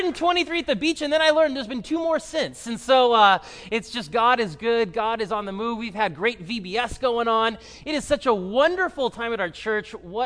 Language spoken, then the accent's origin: English; Los Angeles, California, United States; I grew up in Los Angeles. I'm a Dodgers fan.